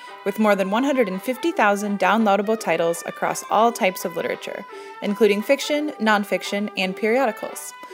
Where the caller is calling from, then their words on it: Seattle, Washington, United States; I am calling from Seattle, Washington.